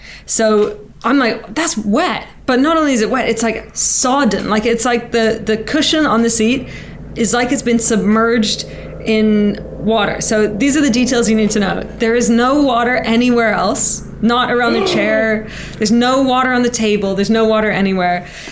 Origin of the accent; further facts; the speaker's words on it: Canada; I'm Canadian.